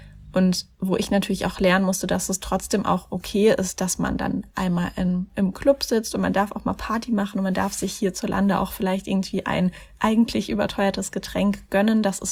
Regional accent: Mannheim, Baden-Württemberg, Germany; Und dann hatten wir auch noch ein Kinderheim in Mannheim. Das ist ja meine Heimatstadt

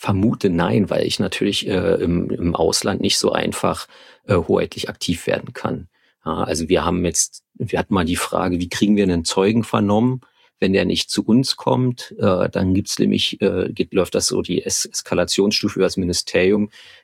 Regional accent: Brandenburg, Germany; born there; also born or lived in Berlin; Ich bin in Brandenburg geboren und jetzt muss es tatsächlich irgendwie gewesen sein, dass ich die Hälfte meines Lebens in Berlin und die Hälfte meines Lebens in Brandenburg gewohnt habe.

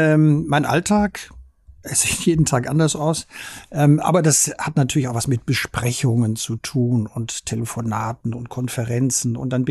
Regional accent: Germany; einen Minister aus Malta, also ein maltesischer Malteser, ein Italiener, ein Franzose und ich als Deutscher.

